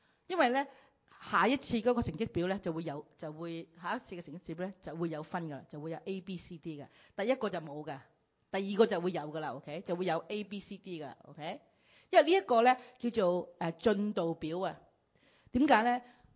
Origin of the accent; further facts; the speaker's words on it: Canada; 嗱，你睇下外國人啦，即係我哋加拿大人啦